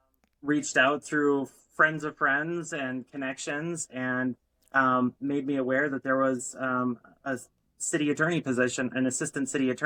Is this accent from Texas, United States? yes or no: no; Green Bay, Wisconsin, United States; also born or lived in Milwaukee; Seriously, though, I was born in Milwaukee. I moved to Green Bay when I was four. I grew up on the west side of Green Bay.